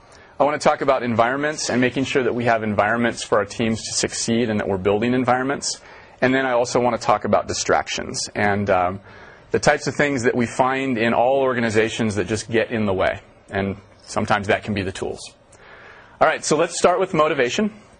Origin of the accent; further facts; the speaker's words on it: Seattle, Washington, United States; born there; So I was born down here in the South End. I went to school at the University of Washington up here in the North.